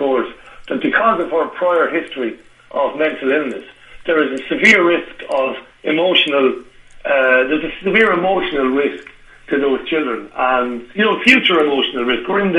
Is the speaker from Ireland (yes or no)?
yes; Waterford, Munster, Ireland; I grew up in Waterford City, but I was on the outskirts. We were just outside the city limits. There was just vast countryside, rural areas.